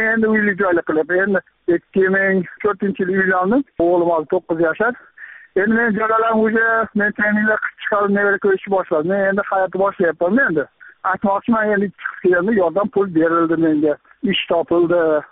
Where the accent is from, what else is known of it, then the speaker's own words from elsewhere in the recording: Andijan, Andijan Region, Uzbekistan; moved away as an adult; now in Russia; Men ham O'zbekistondanmanda Andijondanman.